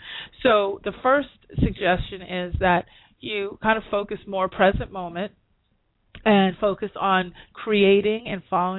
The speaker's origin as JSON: {"language": "English", "region": "New York", "country": "United States", "said": "when I'm in New York – and I'm a New Yorker, but I know better, you know, I know."}